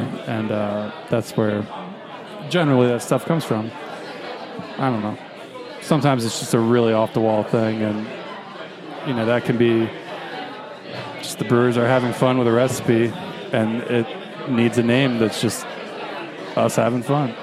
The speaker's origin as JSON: {"language": "English", "town": "Cincinnati", "region": "Ohio", "country": "United States", "said": "I'm from Cincinnati, and so for me, they have the big Bok Fest down there."}